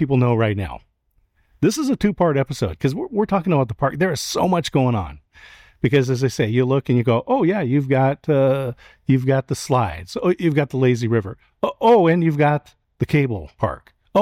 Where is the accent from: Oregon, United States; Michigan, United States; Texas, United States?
Oregon, United States; No, I came from Oregon.